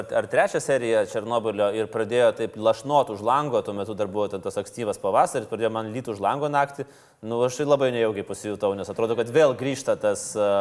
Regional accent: Vilnius, Vilnius County, Lithuania; Aš iš Žirmūnų, bet Fabioniškas beveik

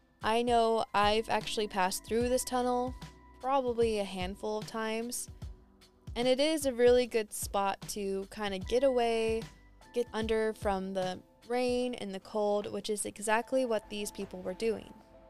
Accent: San Diego, California, United States; I know personally as a kid growing up in San Diego

